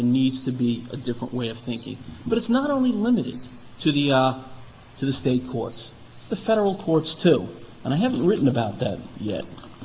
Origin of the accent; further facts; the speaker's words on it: New York City, New York, United States; I, as a New Yorker, have seen it as a citizen, but also I've seen it from the inside.